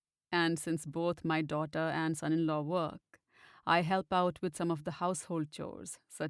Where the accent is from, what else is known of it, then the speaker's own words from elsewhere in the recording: India; now in Miami, United States; I'm from India. I live in Miami with my daughter Priya and her husband Anish in their third-floor apartment.